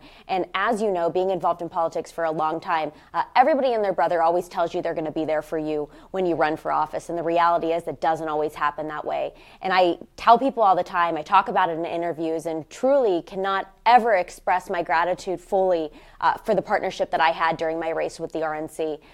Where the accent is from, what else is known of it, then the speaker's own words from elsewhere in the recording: Ohio, United States; I'm from Northeast Ohio.